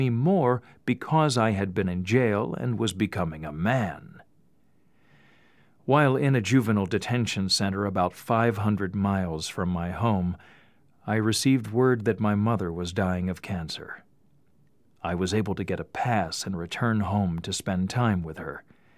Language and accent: English; Canada; I grew up on a reservation in Canada. As a young fellow, I was a proud Mi'kmaq Indian.